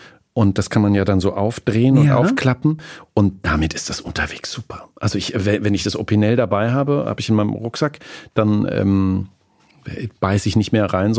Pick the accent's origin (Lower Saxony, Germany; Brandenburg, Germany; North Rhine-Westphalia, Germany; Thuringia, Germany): Thuringia, Germany; Apolda; ist dieses Knäckebrot, das in meiner Heimatstadt Apolda hergestellt wird und wurde. Wir zu DDR-Zeiten aber keins hatten